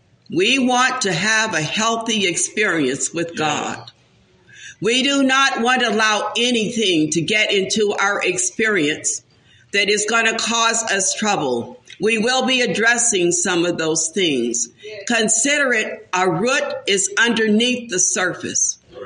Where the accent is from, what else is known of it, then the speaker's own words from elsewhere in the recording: Oklahoma, United States; You all know me. We're from Oklahoma, but we always enjoy coming to Wichita.